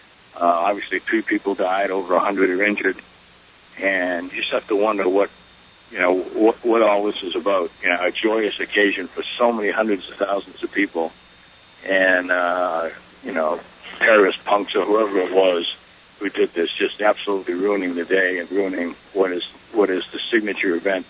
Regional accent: Boston, Massachusetts, United States; I grew up in Boston, and this is really the shining event of the city.

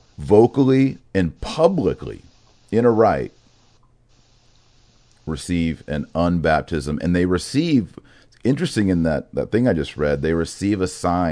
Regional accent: Texas, United States; I grew up in Texas as a Protestant.

